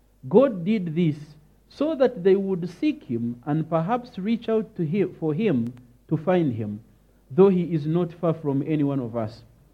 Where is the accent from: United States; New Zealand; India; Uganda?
Uganda; I come from Uganda, and I lead the Africa Center for Apologetics Research within Eastern Africa